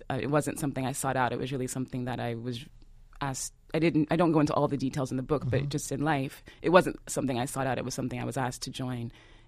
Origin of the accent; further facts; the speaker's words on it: Houston, Texas, United States; also born or lived in Harlem; now in Louisiana, United States; I grew up in Houston.